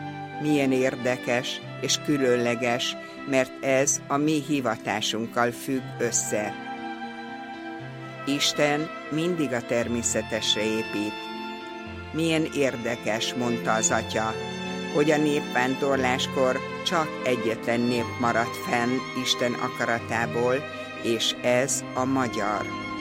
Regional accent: Hungary; Örültem is, és büszke is voltam, hogy magyar vagyok

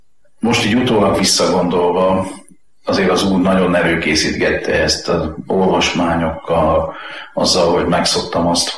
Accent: Zalaudvarnok, Zala, Hungary; also born or lived in Zalaszentgrót; Én rendes paraszti származású ember vagyok. Szülővárosom Zalaszengó, mert csak ott volt szülő otthon, de én Zalaudvarnokon nőttem föl, és azt a helyet tartom szülőfalunknak.

